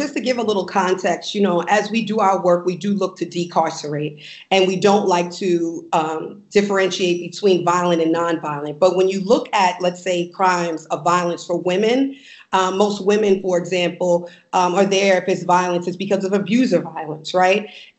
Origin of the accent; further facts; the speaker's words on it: New York, United States; So yeah, as a New Yorker right now, in this critical moment, we are in a national crisis.